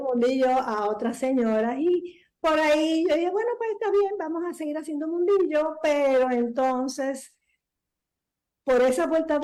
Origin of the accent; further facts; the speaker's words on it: San Juan, Puerto Rico; bueno, yo soy de San Juan